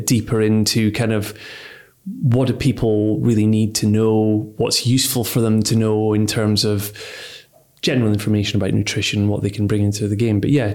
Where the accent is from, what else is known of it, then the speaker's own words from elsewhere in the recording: Scotland, United Kingdom; now in London, United Kingdom; grew up and born and bred in Scotland, home golf and everything, but it wasn't really until I actually moved to London that I discovered it.